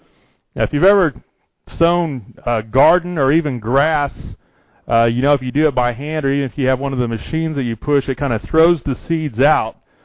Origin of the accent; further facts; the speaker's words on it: Indiana, United States; I know where I grew up in Indiana, you usually had to have a jackhammer if you wanted to have a garden